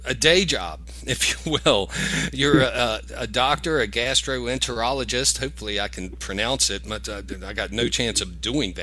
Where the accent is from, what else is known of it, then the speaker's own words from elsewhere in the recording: Waynesboro, Virginia, United States; I grew up in Waynesboro, Virginia, so I know how that breeze feels, in the fall air up there.